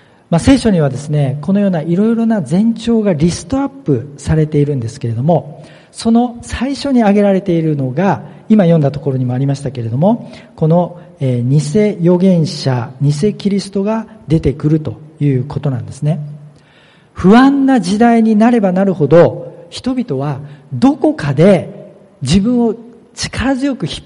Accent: Kyushu, Japan; 私は九州の出身なんですね。キリスト教とは全く関係のない環境の中で生まれ育ってきました。ミッションスクールに通ったわけでもありません。

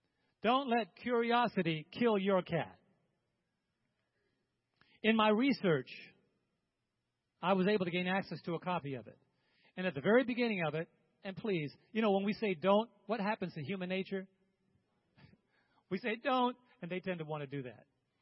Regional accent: New York, United States; now in Thompsonville, United States; We live in Thompsonville, Illinois, but I'm from New York.

